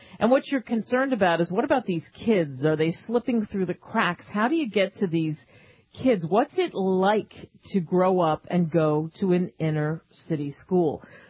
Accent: Pennsylvania, United States; When I was a kid, I grew up outside of Philly, and that's what we did.

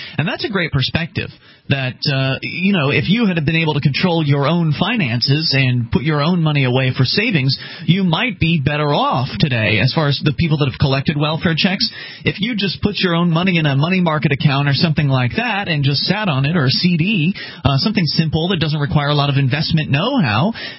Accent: Texas, United States; now in Washington, United States; I grew up in Texas right next to Fort Hood.

